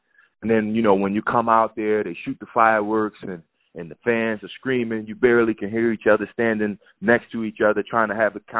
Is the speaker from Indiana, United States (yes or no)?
no; Philadelphia, Pennsylvania, United States; And especially for me, being from Philadelphia, playing for my hometown team